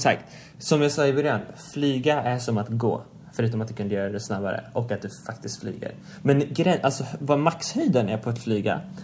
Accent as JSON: {"language": "Swedish", "country": "Sweden", "tie": "born or raised there", "said": "bara för att jag är liksom uppvuxen i Sverige."}